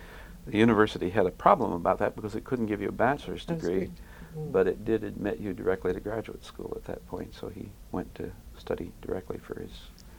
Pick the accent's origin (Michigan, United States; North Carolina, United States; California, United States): California, United States; also born or lived in East Texas; My father and mother owned newspapers in East Texas, and we moved from East Texas shortly after my father died in the late 1930s to California. I was an only child, and so I grew up as a only child in a female-headed household